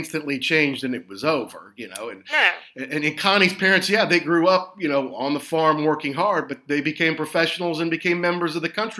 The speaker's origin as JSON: {"language": "English", "town": "Louisville", "region": "Kentucky", "country": "United States", "tie": "born or raised there", "said": "And where I grew up in Louisville isn't, the Southerners wouldn't call it the South, but people from north of Louisville would call it the South, I feel like."}